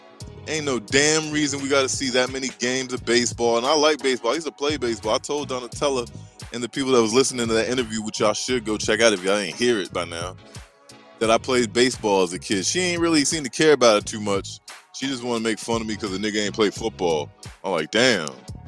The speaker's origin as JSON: {"language": "English", "town": "Atlanta", "region": "Georgia", "country": "United States", "tie": "born there", "said": "watch your fucking mouth if you talk about me like I'm not from the South. I was born in Atlanta."}